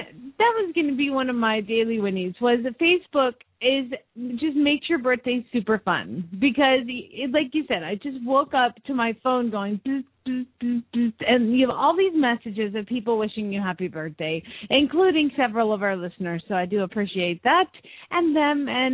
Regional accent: Phoenix, Arizona, United States; from Phoenix, Arizona, where it is currently 6 a.m. and 79 degrees.

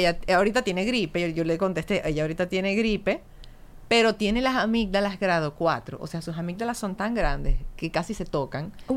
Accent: Maracaibo, Zulia, Venezuela; Acuérdate que yo soy maracucha, yo tengo un buen entrenamiento.

